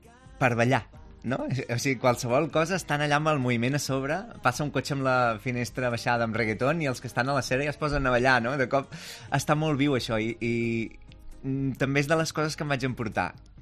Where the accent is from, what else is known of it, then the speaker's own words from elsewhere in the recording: Manlleu, Catalonia, Spain; also born or lived in Can Toni Gros; now in Barcelona, Spain; Però he crescut a Manlleu.